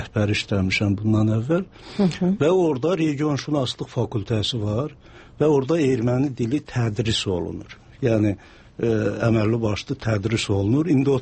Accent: Armenia; born or raised there; moved away

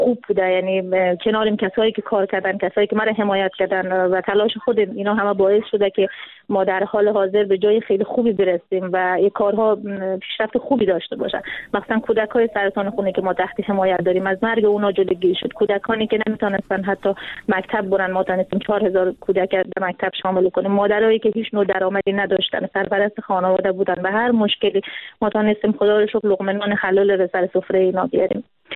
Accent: Afghanistan; also born or lived in Iran; ما اوائل که آمده بودیم افغانستان چون مهاجر بودیم در ایران

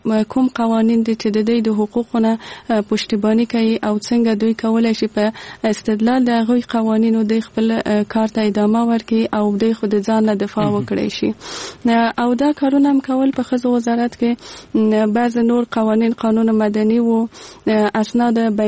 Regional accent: Kabul, Afghanistan; born there; زه په کابل کې زیږیدلې یم او دلته مې ژوند کړی.

